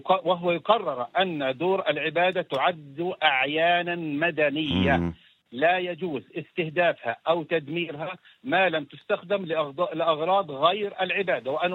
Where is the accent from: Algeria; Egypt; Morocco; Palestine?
Palestine; نحن كشعب فلسطيني.